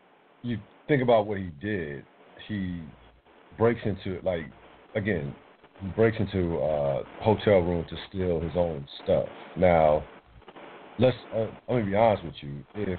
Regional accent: Trenton, New Jersey, United States; My home state

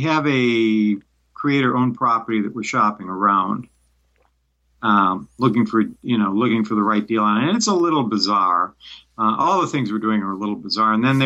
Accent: Madison, Wisconsin, United States; I grew up in Madison, Wisconsin, which was controlled by independent distributors

